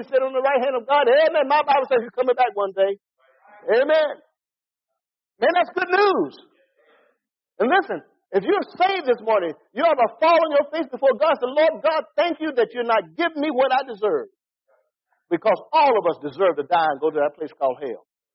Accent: Pensacola, Florida, United States; I grew up in Pensacola, Florida. We had bullies and gangs during that time.

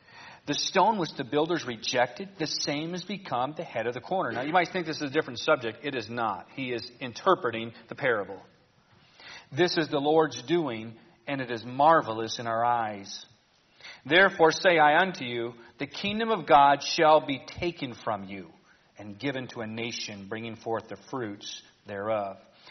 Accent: Cleveland, Ohio, United States; I grew up in Cleveland. I'm a Cleveland Browns fan.

